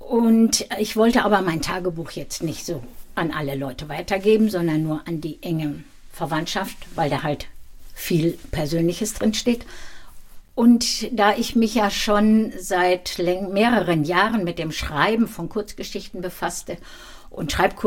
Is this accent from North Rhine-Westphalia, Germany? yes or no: yes; Dinslaken, North Rhine-Westphalia, Germany; born there; in Dinslaken, da wo ich geboren bin.